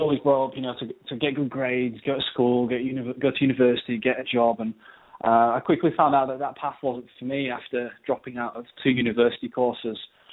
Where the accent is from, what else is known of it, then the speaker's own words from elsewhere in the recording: North West England, United Kingdom; I'm over in the UK. I'm British. I'm from up north near Manchester.